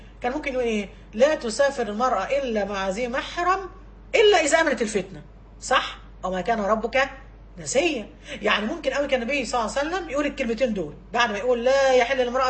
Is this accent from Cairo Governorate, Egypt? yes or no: yes; Cairo, Cairo Governorate, Egypt; عندنا في القاهرة في مصر